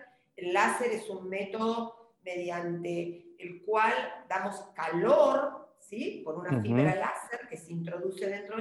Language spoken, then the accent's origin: Spanish; Argentina; Nosotros, como todos oirán, somos argentinos